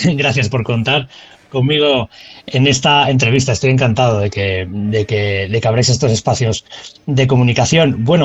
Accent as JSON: {"language": "Spanish", "town": "Arganda del Rey", "region": "Community of Madrid", "country": "Spain", "tie": "born or raised there", "said": "el primer crimen de odio en Arganda del Rey, que es mi pueblo"}